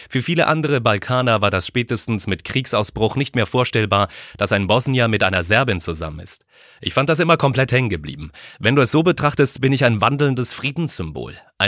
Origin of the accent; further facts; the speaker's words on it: Zurich, Switzerland; Ich bin im Triemli geboren, im Zürcher Stadtspital, und lebte mit meiner Familie die ersten 25 Jahre meines Lebens beim Lochergut im Kreis 4 an der Kochstraße. Nur einmal sind wir in dieser Zeit umgezogen. Von der Kochstraße an die Kochstraße, 5 Hausnummern weiter.